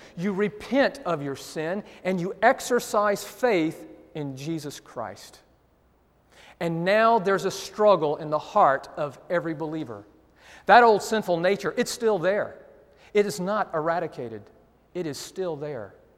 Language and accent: English; Atlanta, Georgia, United States; You know, I'm a city boy. I was raised in Atlanta, Georgia, born in downtown Atlanta at Crawford Long Hospital, for you Georgia fans out there.